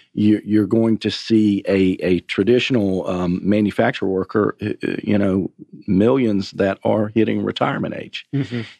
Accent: Alabama, United States; now in Atlanta, United States; born and raised in Alabama, my family and I moved to Atlanta

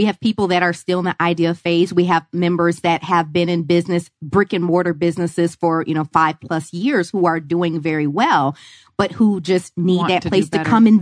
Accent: Michigan, United States; I'm in Michigan. Growing up in Michigan, you're just taught you go work for a good company.

